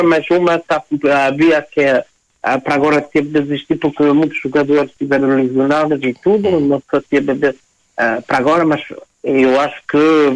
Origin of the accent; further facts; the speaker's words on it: Portugal; now in France; sou português, sempre a minha nacionalidade portuguesa